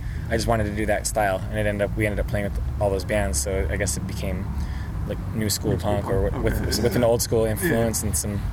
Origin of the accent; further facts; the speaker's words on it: San Diego, California, United States; we're from San Diego. We wear colorful shirts.